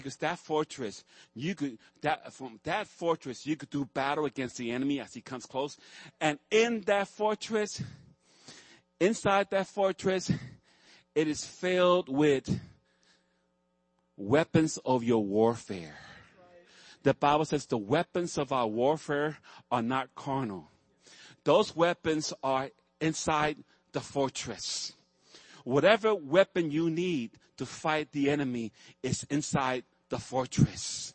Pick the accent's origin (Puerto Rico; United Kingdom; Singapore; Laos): Puerto Rico; also born or lived in New York; And I was born in New York, but I lived there in Puerto Rico.